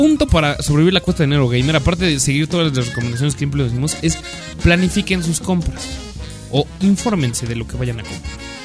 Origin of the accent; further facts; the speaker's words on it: Mexico; No somos japoneses, no somos irlandeses, no somos ucranianos, no somos de otros países. Somos mexicanos.